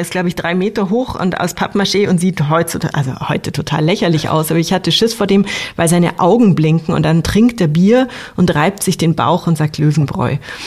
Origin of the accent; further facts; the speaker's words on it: Munich, Bavaria, Germany; ich als Münchnerin